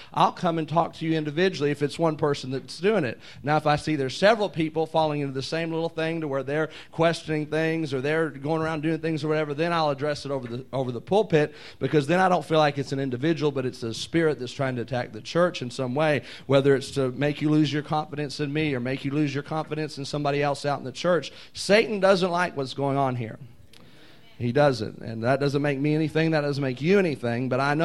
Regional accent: Jeffersonville, United States; I told him I was from Jeffersonville, and he changed his attitude completely.

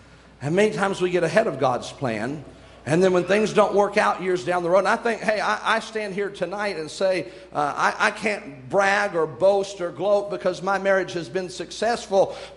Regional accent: United States; I'm from the United States. We shake hands here.

